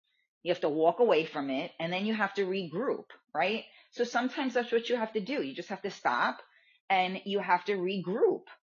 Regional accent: Bronx, New York, United States; I'm from the Bronx, and I don't do that.

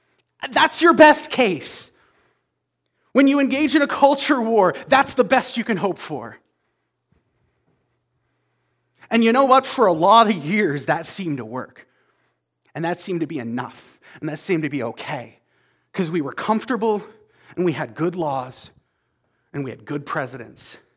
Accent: Canada; Realistically, I'm Canadian, I can't even vote.

